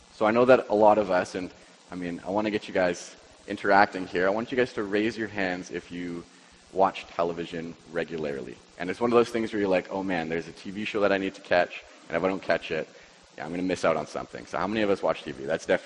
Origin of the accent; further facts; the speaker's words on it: Chilliwack, British Columbia, Canada; you guys all know that I came from Chilliwack, right? And so with Chilliwack, we have the mountains, we have the river, we have the lake.